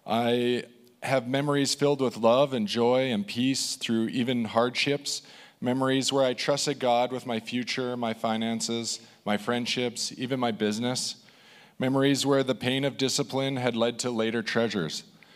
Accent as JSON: {"language": "English", "town": "Wetaskiwin", "region": "Alberta", "country": "Canada", "tie": "born or raised there", "said": "I grew up in Wetaskiwin with the likes of Jeremy Blackwood, Ben Darwin, Kendra Bigelow, the Canole Boys."}